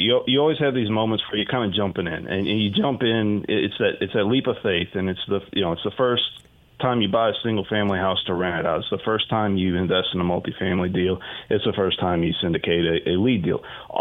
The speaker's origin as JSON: {"language": "English", "town": "Knoxville", "region": "Tennessee", "country": "United States", "tie": "born or raised there", "said": "the deal is in Knoxville, Tennessee, which is my hometown. It's a place I love. My family's there."}